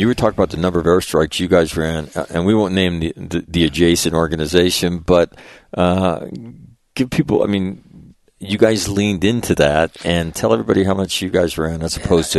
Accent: California, United States; I took up playing hockey, born and raised in California, at the age of 29.

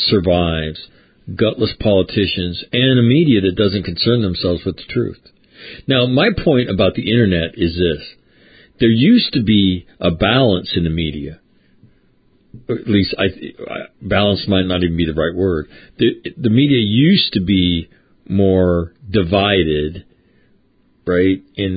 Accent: Sacramento, California, United States; Where I grew up in Sacramento, We had the San Diego Union in the morning, and we had the Sacramento Bee in the afternoon.

